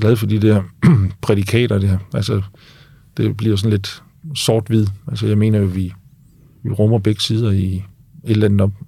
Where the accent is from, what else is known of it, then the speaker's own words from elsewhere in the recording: Aarhus, Central Denmark Region, Denmark; Og for eksempel, nu kommer jeg fra Aarhus, og vi sidder herude på Dragør der.